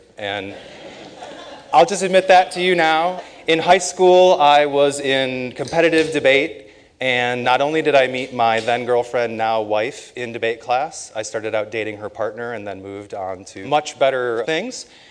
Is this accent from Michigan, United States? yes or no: yes; Grand Rapids, Michigan, United States; And I'm from Grand Rapids, Michigan.